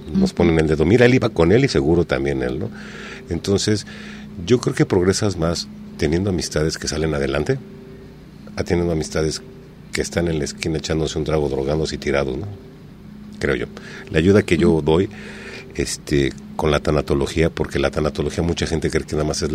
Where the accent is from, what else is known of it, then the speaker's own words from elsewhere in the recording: Mexico; Acuérdense que somos mexicanos.